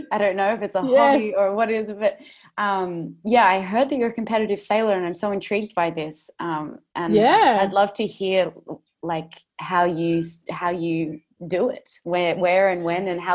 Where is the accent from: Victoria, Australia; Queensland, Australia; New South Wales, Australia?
New South Wales, Australia; I grew up in the Northern Beaches.